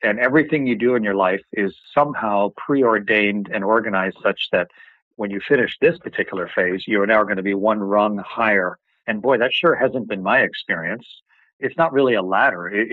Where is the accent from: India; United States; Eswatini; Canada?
Canada; I was the top test pilot in the U.S. Navy as a Canadian.